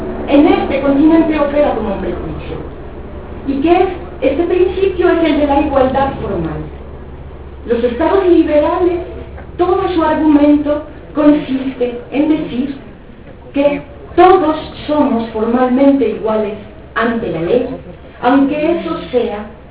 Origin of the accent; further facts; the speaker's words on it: Mexico; en particular en mi tierra de origen, que es México